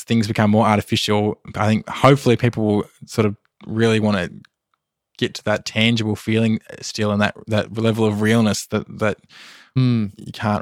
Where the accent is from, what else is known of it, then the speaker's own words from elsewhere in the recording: Australia; It can be very isolating being Australian. It's a long way from everywhere.